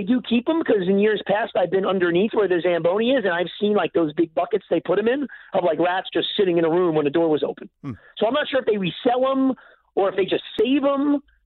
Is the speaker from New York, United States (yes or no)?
yes; New York, United States; like back in the day when I grew up in New York, I've thrown a hat on the ice.